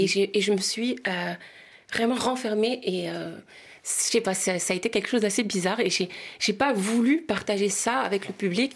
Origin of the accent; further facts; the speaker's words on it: Mantes-la-Jolie, Île-de-France, France; also born or lived in Dakar, Senegal; j'ai passé 7 ans à Dakar et pour les personnes qui me suivent depuis le départ, ils savent tous que moi, je suis originaire de Mantes-la-Jolie, que je suis née et que j'ai grandi en France.